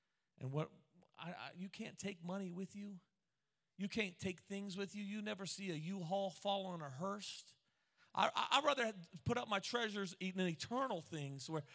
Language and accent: English; Grove City, United States; I grew up in Grove City, and I would joke all the time. I make fun of Grove City because I'm from Grove City, and I'm allowed to make fun of it.